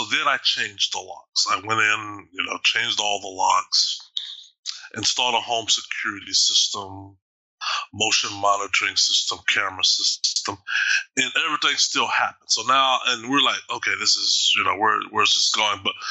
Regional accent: Austin, Texas, United States; moved away as an adult; now in Seattle, United States; I'm originally from Texas, Austin specifically. And we moved into this house in a suburb of Seattle May 1st, actually, 2012.

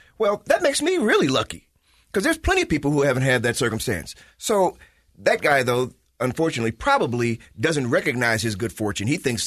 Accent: Chicago, Illinois, United States; my mom was from rural Mississippi. I grew up in Chicago where I've seen this enormous disparity in wealth growing up all my life.

